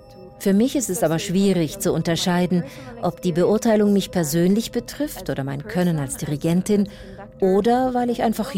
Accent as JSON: {"language": "German", "town": "Lugano", "region": "Ticino", "country": "Switzerland", "tie": "born or raised there", "said": "in Lugano, meiner Heimatstadt."}